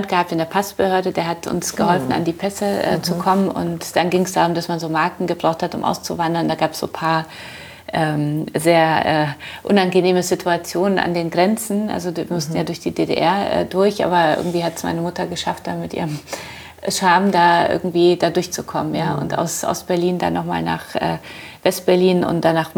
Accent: Wrocław, Lower Silesian Voivodeship, Poland; ich bin in Polen aufgewachsen und also geboren auch in Breslau

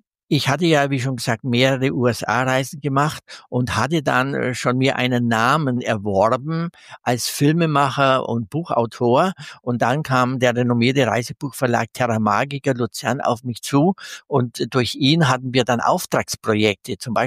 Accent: Hof, Bavaria, Germany; als Highlight für Hof in meiner Heimatstadt Hof installieren

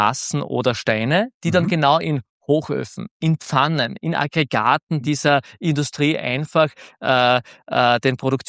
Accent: Knittelfeld, Styria, Austria; Was für mich immer klar war, Heimat in Knittelfeld

